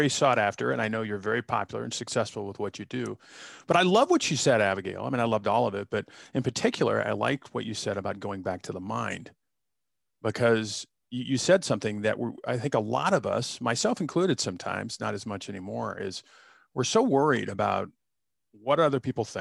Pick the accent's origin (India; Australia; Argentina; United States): United States; Denver, Colorado; I remember growing up in Colorado. You know, I mean, we didn't even have air conditioning when I was growing up, you know, in Denver, because we didn't need it.